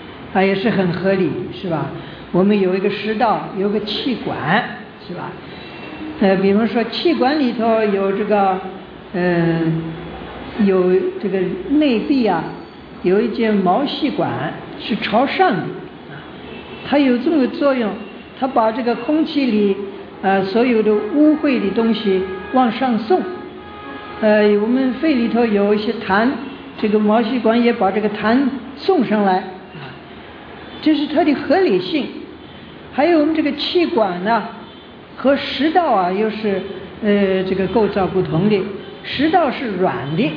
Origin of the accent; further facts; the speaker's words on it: Shanghai, China; accent: Shanghainese; 我们上海话叫蚯蚓啊，蚯蚓，北方话叫蚯蚓啊